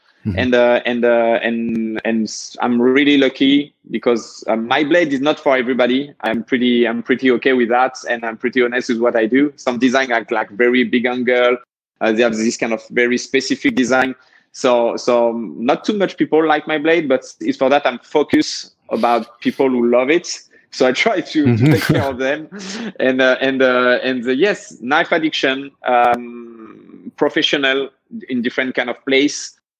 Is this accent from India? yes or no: no; France; English is a second language; because we're from France and in France, all is forbidden.